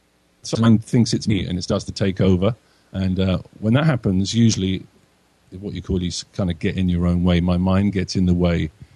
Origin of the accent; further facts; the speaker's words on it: Wales, United Kingdom; It's in Wales, which is where I'm from. I'm a Welshman.